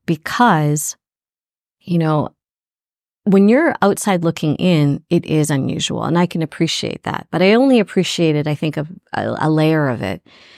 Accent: Canada; And as a Canadian.

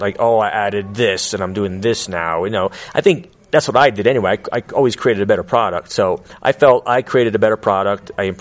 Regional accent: Stamford, Connecticut, United States; a lot of them live in Greenwich, Connecticut, right next to my hometown, Stamford, Connecticut.

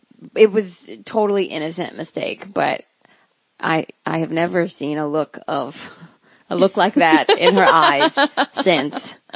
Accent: Raleigh, North Carolina, United States; that was a really great opportunity for me because I'm from North Carolina.

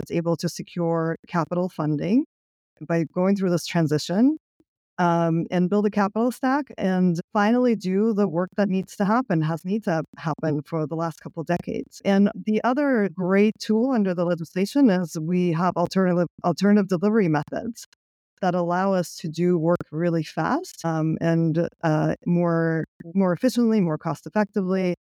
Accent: New York City, New York, United States; Being a product of being an immigrant, growing up in New York City, having to suffer through housing insecurity as a kid

